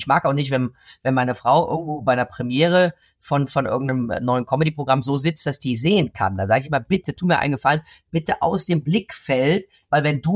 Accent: Cologne, North Rhine-Westphalia, Germany; ich bin kein Kellner, ich bin Kölner.

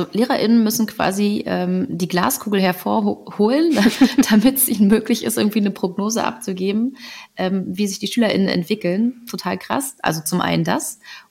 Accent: Berlin, Germany; bei uns in Berlin ist es so, der Wechsel ist nach der 6. Klasse.

